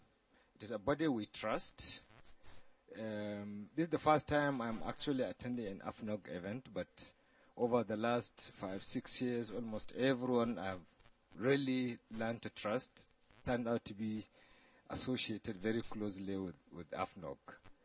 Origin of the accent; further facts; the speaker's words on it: Nigeria; I am from Nigeria